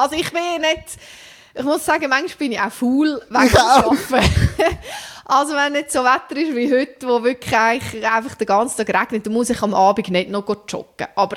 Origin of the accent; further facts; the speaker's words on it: Zug, Switzerland; Ich bin aufgewachsen direkt am Egerisee. Ich wohne immer noch dort.